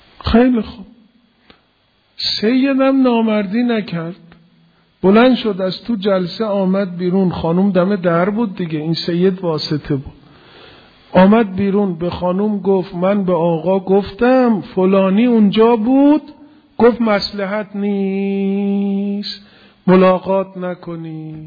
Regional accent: Isfahan, Iran; چون میدونست من اصفهانیم دیگه،

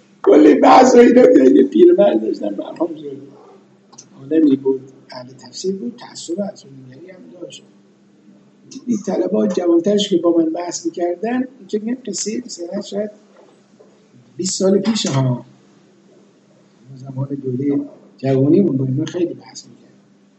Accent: Iran; خب احوال پرسی و ما از ایران آمدیم و اینا

